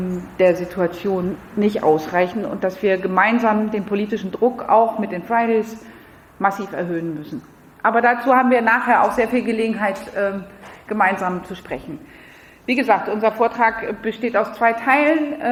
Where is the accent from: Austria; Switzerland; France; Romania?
France; now in Berlin, Germany; ich bin 48, ich habe 3 Kinder, ich komme aus Frankreich.